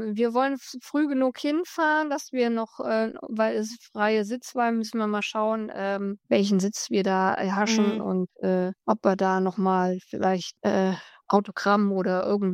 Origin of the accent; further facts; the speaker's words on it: Thuringia, Germany; Und die lebt irgendwo im Thüringer Wald. Auch in meiner Heimat.